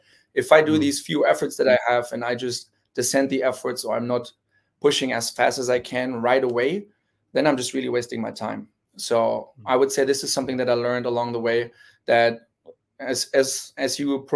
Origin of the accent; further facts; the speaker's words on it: Germany; I grew up in Germany. I swam in Germany for a while, made my first junior European team there. So I got my base in Germany